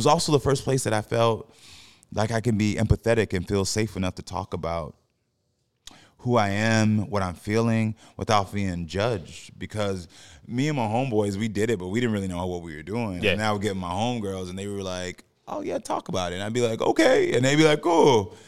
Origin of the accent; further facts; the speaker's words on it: Jamaica; for me as a black gay man, there was times in, you're part Jamaican, so you know I'm Jamaican.